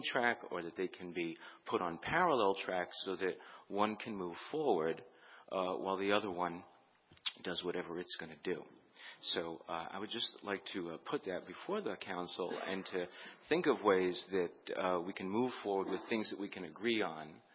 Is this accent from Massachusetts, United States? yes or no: yes; Gloucester, Massachusetts, United States; I'm an attorney from Gloucester, Massachusetts, former commercial fisherman